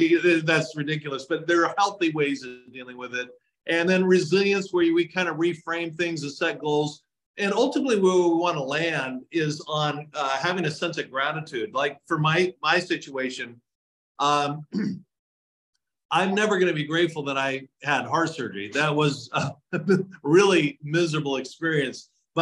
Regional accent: Fullerton, California, United States; I grew up in Fullerton, and I'll just use a couple examples I have in the book.

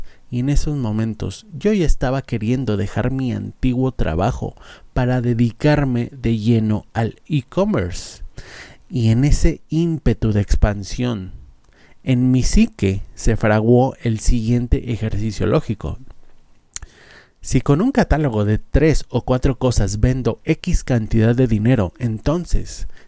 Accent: Bolivia; Yo soy de Bolivia y quería aprovechar mi viaje este próximo agosto para traer aguayos

